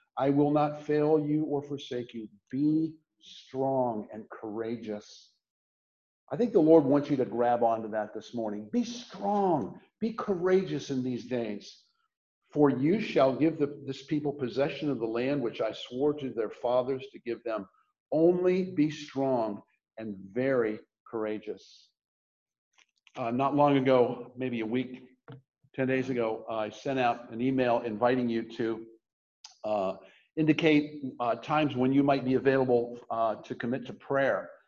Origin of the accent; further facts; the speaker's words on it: Canton, United States; because he knew that George Wallace was going to be speaking in my hometown in Canton.